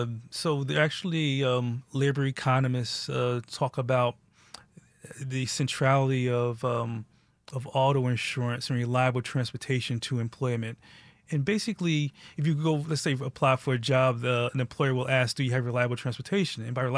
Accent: Northeast, United States; I mean, there used to be a commercial as I was growing up, and I grew up in the Northeast

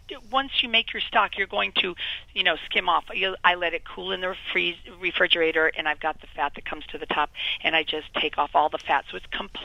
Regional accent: New England, United States; I grew up in New England, too, so bread stuffing's my favorite.

